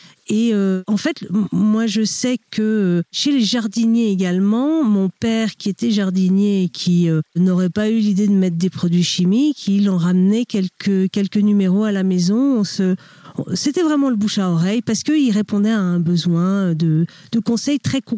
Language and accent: French; Auvergne-Rhône-Alpes, France; ma région d'origine, la Haute-Loire